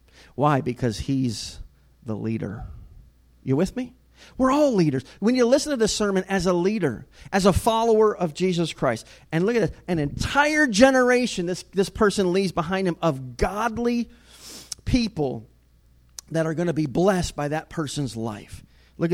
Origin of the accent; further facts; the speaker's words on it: Enfield, Connecticut, United States; he preached a sermon in my hometown where I grew up, Enfield, Connecticut.